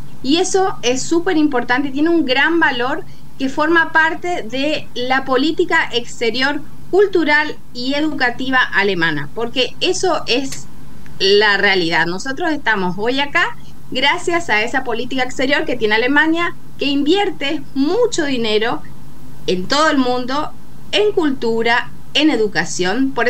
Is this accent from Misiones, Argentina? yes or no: yes; Misiones, Argentina; los misioneros también estamos por todos lados. Sí. Yo vengo, soy muy, muy, muy defensora de mi provincia, de mi tierra colorada